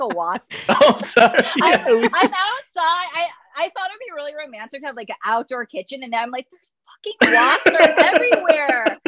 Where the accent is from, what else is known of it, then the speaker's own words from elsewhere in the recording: New York, United States; but I'm like, being a New Yorker, you'd be like, they're not working hard enough.